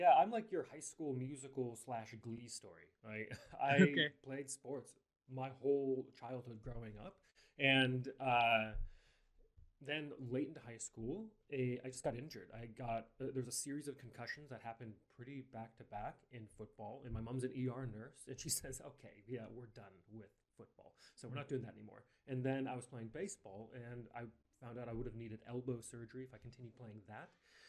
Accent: Montana, United States; because I grew up in Montana, which is, well, at least at the time, was not exactly somewhere guys would dance and sing.

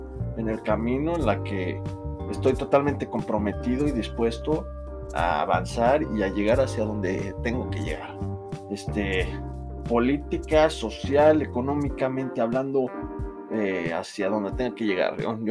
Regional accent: Mexico City, Mexico; now in Amsterdam, Netherlands; soy un emprendedor de la Ciudad de México, aquí reportándoles desde la ciudad de Ámsterdam, Países Bajos, en Europa.

